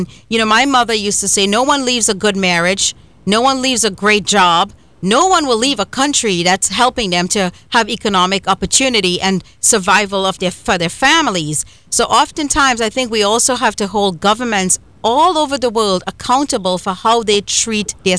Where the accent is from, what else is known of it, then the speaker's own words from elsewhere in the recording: Trinidad & Tobago; I always say that I'm from, you know, the Caribbean. I'm from Trinidad and Tobago.